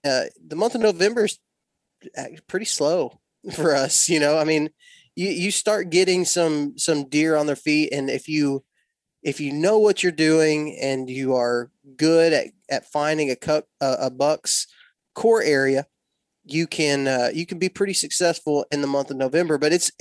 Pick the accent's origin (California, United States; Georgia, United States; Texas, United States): Texas, United States; I was born and raised in West Texas. So I was a Texas Tech fan and pretty much was a Texas Tech fan forever.